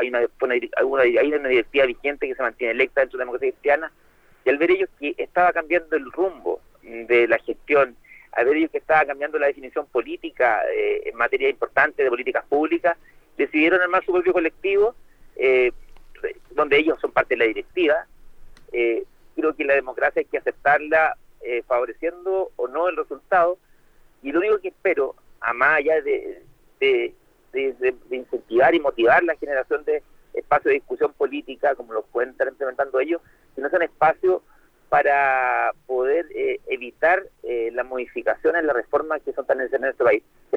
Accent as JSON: {"language": "Spanish", "town": "Concepción", "region": "Biobío", "country": "Chile", "said": "a toda la gente de la Universidad de Concepción, que le tengo mucho cariño porque yo soy penquista."}